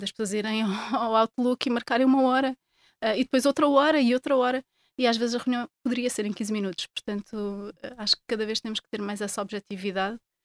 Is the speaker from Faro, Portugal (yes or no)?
yes; Fuzeta, Faro, Portugal; porque eu não sinto só o que sou da Fuzeta, sinto a Fuzeta no meu ADN